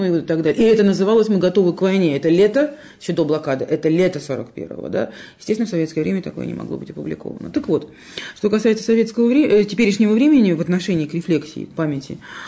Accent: Saint Petersburg, Russia; Если говорить о моем родном городе, огромное количество публикаций в течение последнего времени вышло в свет.

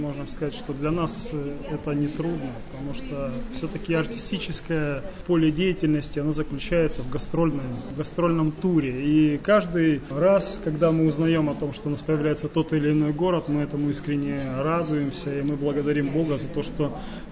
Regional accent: Krasnodar, Krasnodar Krai, Russia; Тем более мы из Екатеринодара, приезжаем в Екатеринбург.

